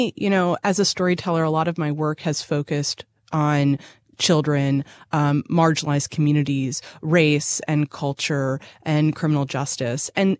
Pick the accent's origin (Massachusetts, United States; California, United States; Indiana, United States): Massachusetts, United States; Boston; also born or lived in Chicago; now in Nashville, United States; I'm from Boston by way of Chicago, and I came to Nashville in 2016.